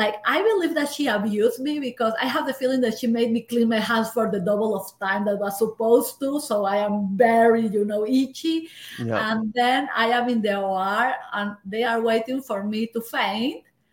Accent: Peru; moved away as an adult; So I grew up in Peru, and I have been, like, I came to this country just 12 years ago.

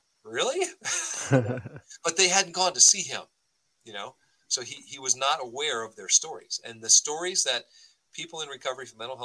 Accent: Virginia, United States; But my home state of Virginia

